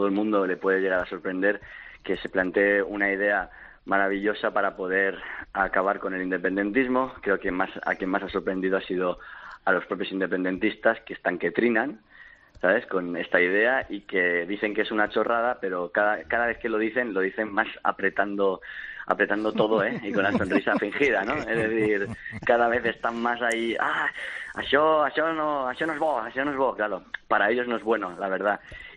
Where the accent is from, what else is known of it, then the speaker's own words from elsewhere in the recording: Catalonia, Spain; somos catalanes igual que todos y que somos españoles.